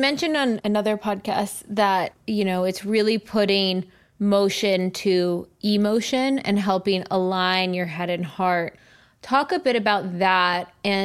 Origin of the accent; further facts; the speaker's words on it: New Jersey, United States; and I try to do it now whenever I go home, my family's from Jersey